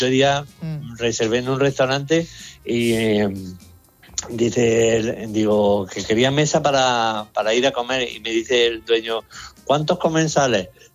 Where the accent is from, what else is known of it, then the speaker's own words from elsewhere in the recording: Spain; como soy español